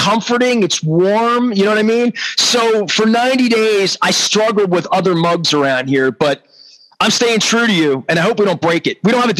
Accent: Maryland, United States; And I grew up on Bank Street, but the one in the county.

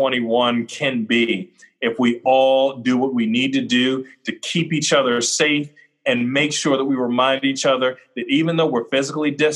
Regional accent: Maryland, United States; I grew up in Baltimore County, and I love Johnny O.

